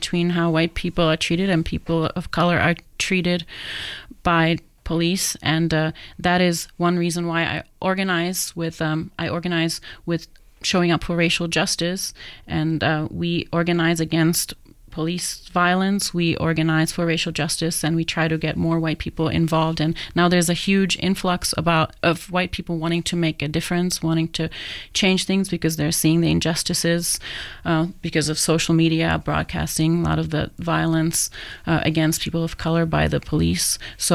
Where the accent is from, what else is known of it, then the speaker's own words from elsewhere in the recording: Czechia; English is a second language; that's true, although I come from the Czech Republic, uh-huh. which is a different part of Europe.